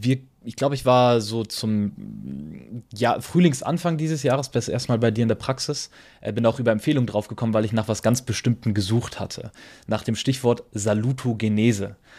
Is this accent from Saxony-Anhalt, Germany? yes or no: no; Bavaria, Germany; Ich komme tatsächlich aus der Region bei Rosenheim, da unten, wo das hergestellt wird.